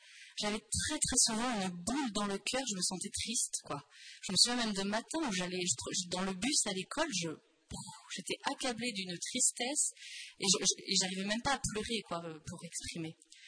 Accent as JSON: {"language": "French", "region": "Nouvelle-Aquitaine", "country": "France", "said": "28 ans, je suis mariée et j'ai 3 enfants. Je suis française, originaire du Poitou-Charentes. En fait, je suis née dans une famille catholique, pratiquante, une famille nombreuse, on était 6 enfants."}